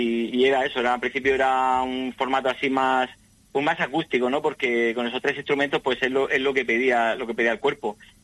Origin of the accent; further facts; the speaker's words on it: Region of Murcia, Spain; accent: Murcia; now in Valencian Community, Spain; Sí, es de por ahí de Murcia.